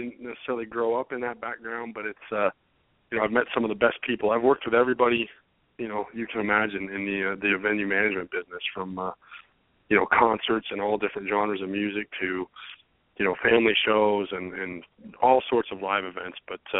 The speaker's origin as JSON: {"language": "English", "town": "Battle Creek", "region": "Michigan", "country": "United States", "tie": "born or raised there", "said": "I'm kind of a city guy. I was kind of born and raised in Battle Creek, Michigan, home of Kellogg cereals."}